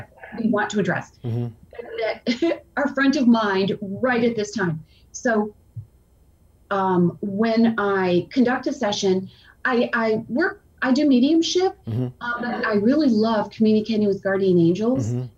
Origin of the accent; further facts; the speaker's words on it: Chicago, Illinois, United States; No, I'm from Chicago.